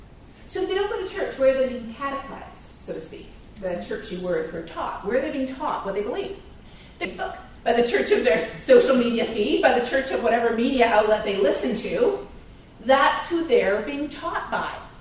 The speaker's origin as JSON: {"language": "English", "country": "Canada", "said": "and I'm Canadian myself."}